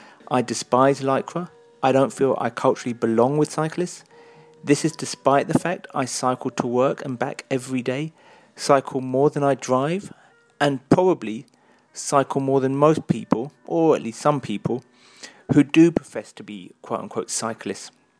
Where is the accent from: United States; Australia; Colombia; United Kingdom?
United Kingdom; even though I'm British, I see myself as partly Jamaican.